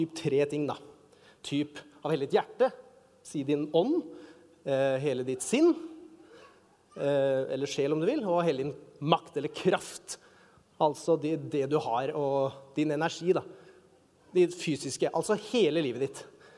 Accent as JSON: {"language": "Norwegian", "town": "Skedsmokorset", "region": "Akershus", "country": "Norway", "said": "jeg kom fra Skedsmokorset, så jeg sier"}